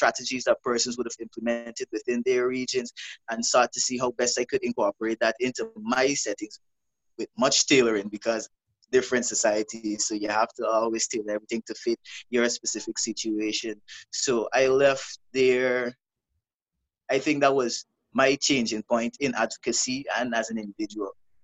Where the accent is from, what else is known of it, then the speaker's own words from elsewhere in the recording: Guyana; I'm from Guyana.